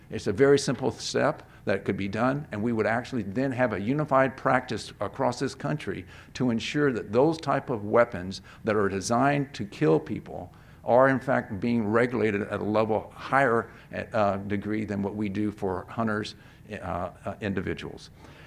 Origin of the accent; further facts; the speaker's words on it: Sutherland Springs, Texas, United States; The one in Texas, which occurred 35 miles from where I grew up in Sutherland Springs.